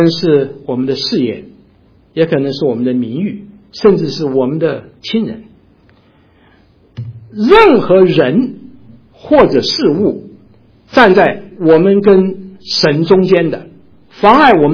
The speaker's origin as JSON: {"language": "Chinese", "region": "Hunan", "country": "China", "accent": "Hunanese", "said": "我们湖南话说转就讲卷"}